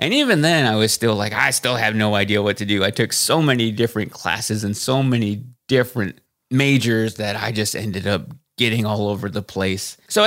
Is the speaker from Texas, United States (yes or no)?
yes; Waxahachie, Texas, United States; I knew I wanted to get out of Waxahachie, Texas, my hometown, because for me, I just needed to see the world a little bit more.